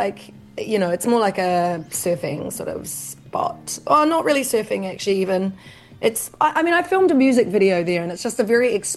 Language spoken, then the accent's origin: English; Taranaki, New Zealand; also born or lived in Christchurch; I mean, I'm not an Aucklander. I'm originally from Taranaki, and I grew up raving in Christchurch.